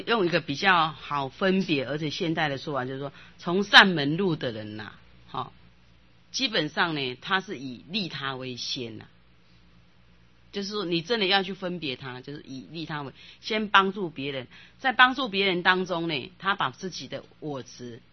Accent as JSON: {"language": "Chinese", "country": "Taiwan", "said": "我觉得我们台湾人真的有福报"}